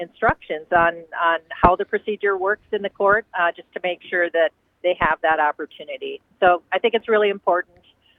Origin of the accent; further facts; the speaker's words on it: Chippewa Falls, Wisconsin, United States; Yeah, you know, when I was a kid growing up in Chippewa Falls, I just never could have imagined that I would be fighting the richest man in the world to protect justice in Wisconsin.